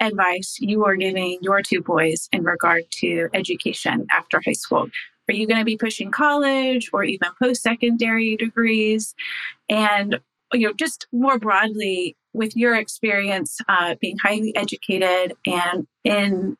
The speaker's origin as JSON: {"language": "English", "town": "Irvine", "region": "California", "country": "United States", "said": "from Irvine, California."}